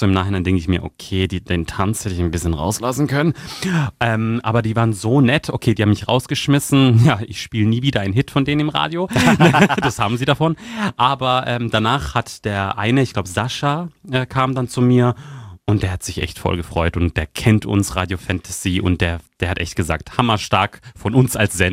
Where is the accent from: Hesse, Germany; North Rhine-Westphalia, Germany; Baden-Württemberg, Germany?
Baden-Württemberg, Germany; Leute aus dem Dorf, wo ich herkomme, aus dem Landkreis Karlsruhe